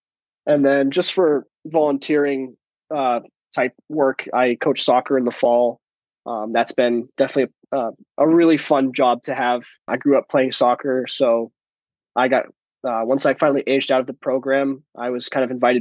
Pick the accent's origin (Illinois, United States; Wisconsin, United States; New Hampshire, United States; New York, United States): New Hampshire, United States; But I'm from Southern New Hampshire, so I get to be in a pretty good position to access Connecticut, Massachusetts, Vermont, Maine, Rhode Island.